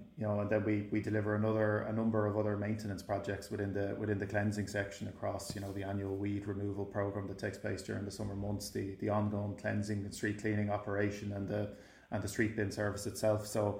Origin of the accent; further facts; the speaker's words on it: Dún Laoghaire, Leinster, Ireland; You know, I'm from the Dunleary area.